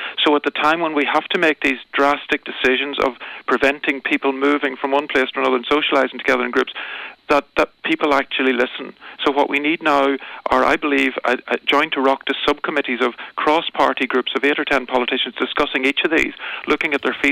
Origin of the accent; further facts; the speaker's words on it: Clones, County Monaghan, Ireland; Once you stop people traveling, I'm from Clonus, and trying to quarantine Clonus with a military card would be really, really difficult.